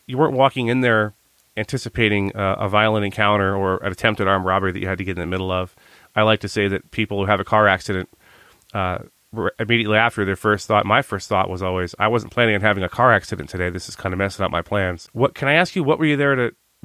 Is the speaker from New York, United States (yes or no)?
no; Maryland, United States; When we got a hold of you, I noticed you had a Maryland area code, so I was excited to think you were from my home state